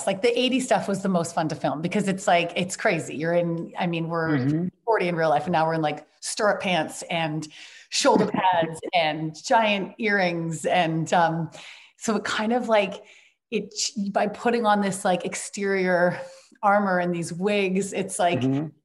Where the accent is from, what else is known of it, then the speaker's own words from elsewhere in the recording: Vancouver, British Columbia, Canada; So I was up in my hometown of Vancouver where we were going to be shooting